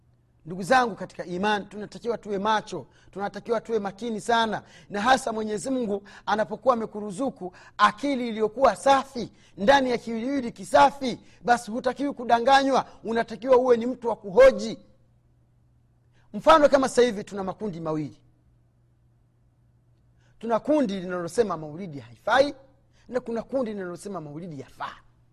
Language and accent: Swahili; Tanzania; Sana labda kwa kule kwetu atakwambia, kwa kule Tanzania anasema, kwa nini sasa shehe mkuu anafanya?